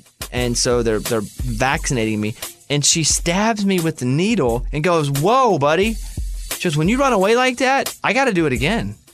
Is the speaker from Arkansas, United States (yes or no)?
yes; Arkansas, United States; Growing up in Arkansas in the woods, ticks were just such a normal part of life.